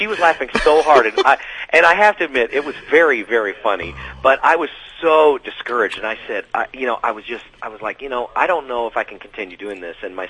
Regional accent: Dallas, Texas, United States; I'm from Dallas, Texas.

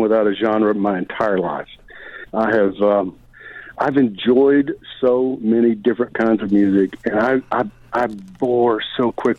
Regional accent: Texas, United States; now in Nashville, United States; I'm living in Nashville. You know, I'm up to my eyeballs in country music. I grew up in Texas. It is who I am.

